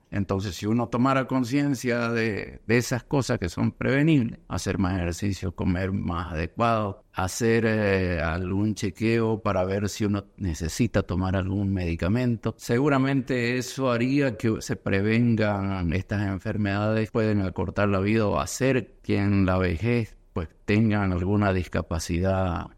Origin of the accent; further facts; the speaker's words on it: Santa Cruz, Bolivia; born there; also born or lived in Argentina; yo nací en Santa Cruz, estudié en el Colegio La Salle, después hice la carrera de medicina en Córdoba, en la Argentina. Volví, como todos en esa época, el año 78